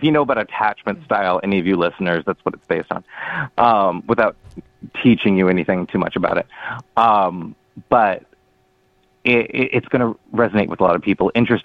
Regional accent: Texas, United States; growing up in Texas and growing up as a queer artist in Texas

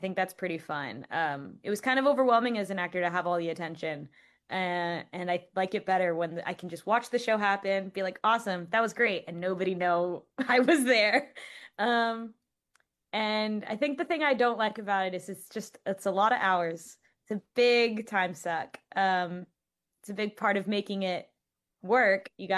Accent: Laredo, Texas, United States; I'm from Laredo, so I was doing community theater in Laredo at that time.

